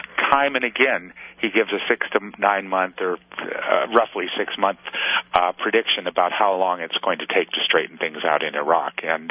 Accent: California, United States; I grew up in the Bay Area

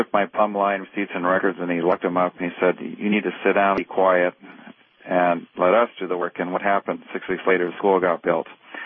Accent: Minnesota, United States; also born or lived in Tanzania; I grew up in Africa 15 years. My parents were, I'm Midwestern, Minnesota.

